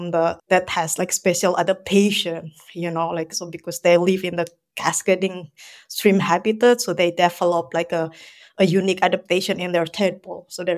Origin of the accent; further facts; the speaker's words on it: Indonesia; now in Hamburg, Germany; And yeah, so I'm originally from Indonesia, but somehow I living in Germany. I've been 10 years living in Germany.